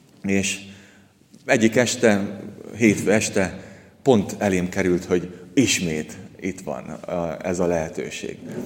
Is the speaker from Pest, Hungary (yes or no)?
yes; Monor, Pest, Hungary; Ugye én Monoron nőttem fel, és ott a Alföldnek, meg a Gödöllői Dombságnak a találkozásánál ott van az úgynevezett Strázsa-hegy